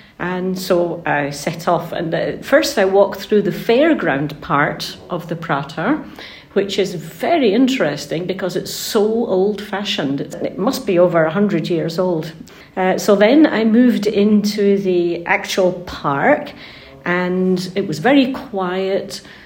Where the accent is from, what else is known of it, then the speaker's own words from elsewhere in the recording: England, United Kingdom; And when he discovered that I was from England, he was very keen to tell me about his family that lived in England.